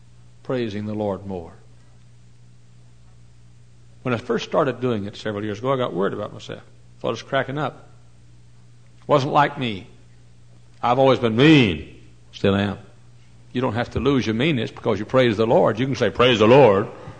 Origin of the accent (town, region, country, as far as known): Texas, United States; born or raised there